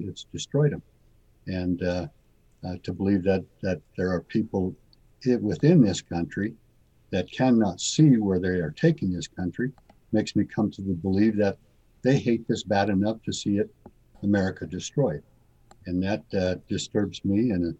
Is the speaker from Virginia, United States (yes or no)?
no; Rock Springs, Wyoming, United States; But the town that I grew up in, I was born and raised in Rock Springs, Wyoming.